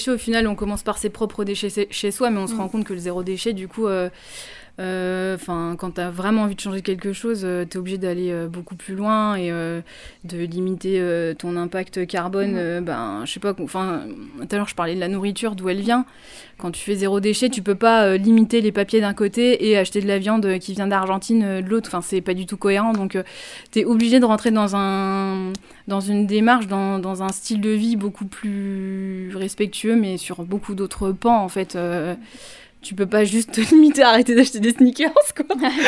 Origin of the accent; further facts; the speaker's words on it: Compiègne, Hauts-de-France, France; À l'origine, je suis compiénoise, donc j'ai toujours grandi... Enfin, je suis compiénoise. Je viens de la région de Compiègne, j'ai grandi à la campagne, dans un bled de 600 habitants. Donc j'ai toujours été au contact de la nature.